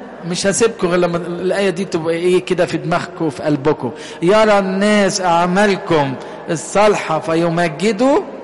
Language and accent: Arabic; Egypt; مهمتنا في ارض مصر، لان احنا مصريين